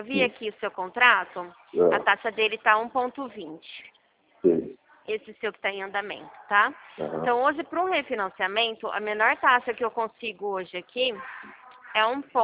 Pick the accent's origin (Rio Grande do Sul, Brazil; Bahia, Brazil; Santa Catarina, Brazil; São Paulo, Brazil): São Paulo, Brazil; São Carlos; Eu sou de São Carlos.